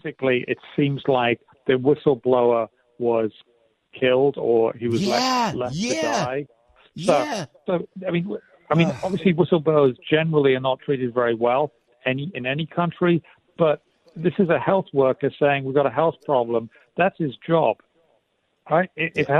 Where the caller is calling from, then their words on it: Edinburgh, Scotland, United Kingdom; No, I'm speaking from Edinburgh in Scotland, which is the capital of Scotland.